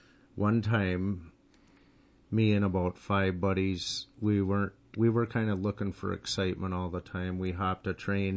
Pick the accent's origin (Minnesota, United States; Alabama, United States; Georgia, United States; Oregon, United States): Minnesota, United States; I grew up on North Memorial Parkway, right across from North Memorial Hospital, and the house is still there, and it's beautiful.